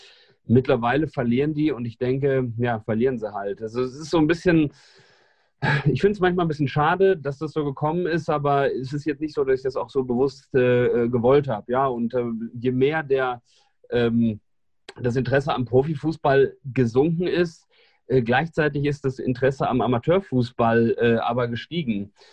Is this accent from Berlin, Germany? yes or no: no; Hildesheim, Lower Saxony, Germany; Ich bin gebürtiger Hildesheimer, also aus der Hannoveraner Region und bin so groß geworden